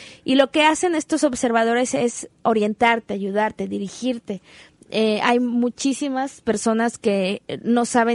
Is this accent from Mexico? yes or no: yes; Mexico; voy a entrar a mi México, yo no tengo que pagar nada porque esta es mi casa